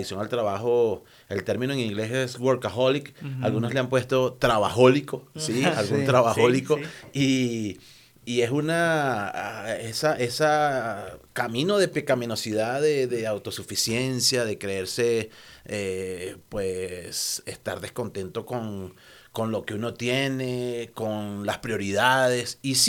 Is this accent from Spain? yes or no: no; Venezuela; now in United States; En algún momento de mi vida, y creo que tanto en mi país original como es Venezuela, tanto acá como en los Estados Unidos